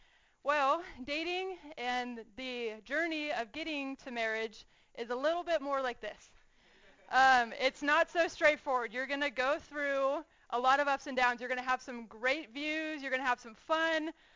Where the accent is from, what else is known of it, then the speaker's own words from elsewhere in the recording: California, United States; You can kind of see the pictures, but I grew up in California. I played basketball my whole life.